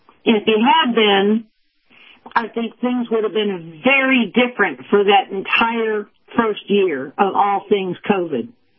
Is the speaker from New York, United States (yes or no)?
yes; New York, United States; born there; I spent an awful lot of my time in my life in New York. I was born in New York.